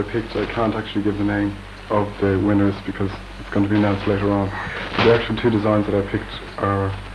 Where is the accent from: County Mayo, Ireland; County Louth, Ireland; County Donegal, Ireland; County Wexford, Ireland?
County Louth, Ireland; Drogheda; Marion Park, 28 Marion Park, and Drogheda.